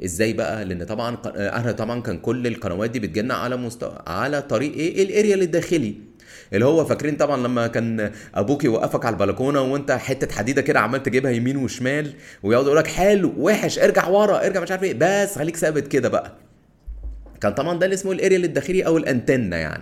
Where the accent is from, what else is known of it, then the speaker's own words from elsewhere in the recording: Egypt; فنان من عندنا في مصر